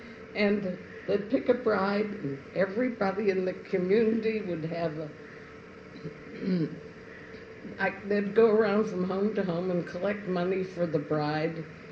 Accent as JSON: {"language": "English", "town": "Sharpsburg", "region": "Pennsylvania", "country": "United States", "tie": "born or raised there", "said": "I was born and raised in Sharpsburg."}